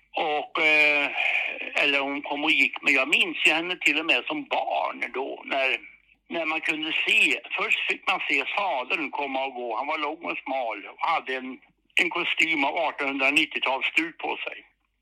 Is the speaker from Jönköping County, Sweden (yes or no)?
no; Vara, Västra Götaland County, Sweden; då och jag växte upp i Vara alltså.